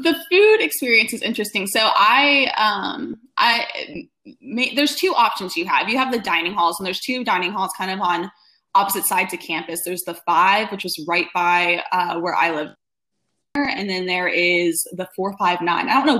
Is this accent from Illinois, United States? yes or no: no; Texas, United States; And, you know, I'm from Texas originally, but I lived on the border and I have a lot of Cajun heritage.